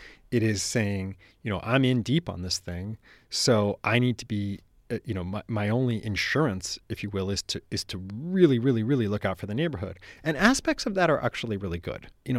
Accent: San Francisco, California, United States; I grew up in San Francisco in a Victorian house in Noe Valley.

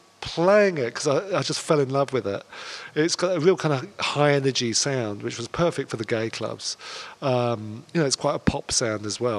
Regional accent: London, United Kingdom; You mean my hometown of London?

